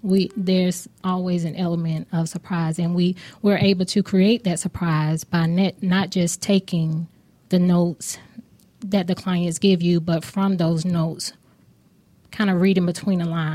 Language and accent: English; Atlanta, Georgia, United States; We're not new to events, but we're new to the event industry here in Atlanta, although we're from Atlanta.